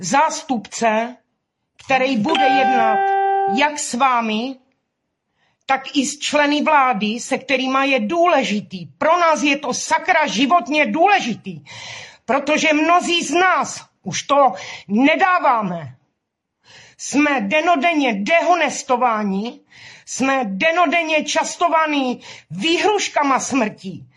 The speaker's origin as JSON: {"language": "Czech", "town": "Brno", "region": "South Moravian Region", "country": "Czechia", "said": "Já jsem z Brna a já jsem pyšná na naše kluky"}